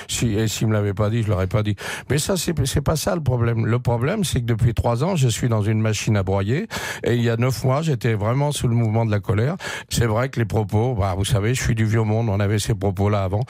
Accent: Paris, Île-de-France, France; Ça fait 58 ans que je vote à Paris. Je suis parisien.

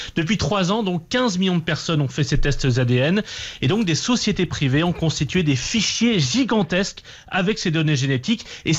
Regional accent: Brittany, France; 96% de mon ADN est lié aux îles britanniques, et comme j'ai grandi en Bretagne

